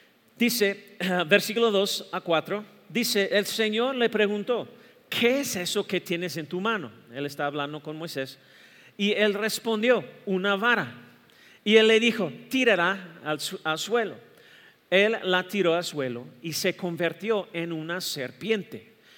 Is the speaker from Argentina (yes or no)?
no; United States; accent: gringo; Spanish is a second language; Mi español era tan malo y ahora cometo muchos errores y oro todos los días para que Dios elimine mi acento gringo.